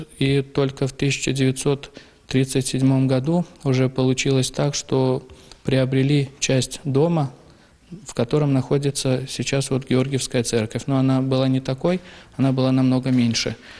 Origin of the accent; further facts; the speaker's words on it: Samarkand, Samarqand Region, Uzbekistan; Да, я родился и вырос в Самарканде.